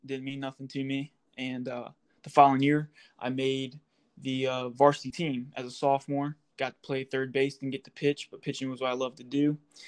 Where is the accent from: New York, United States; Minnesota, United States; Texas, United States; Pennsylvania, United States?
Pennsylvania, United States; So, from Northumberland County, like Harold said, which is a really small area, not many people go on to play, past high school for the most part.